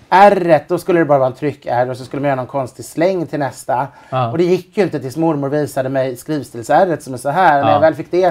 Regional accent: Sweden; jag är ändå svensk liksom, fast jag hade en förfäder från Belgien på 1700-talet.

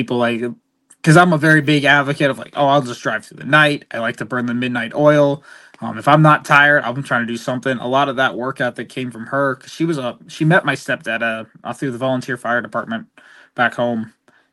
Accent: Grand Island, New York, United States; also born or lived in Buffalo; I was born in South Buffalo. We lived there for a few months of my life before we eventually moved into a small little suburb called Grand Island.

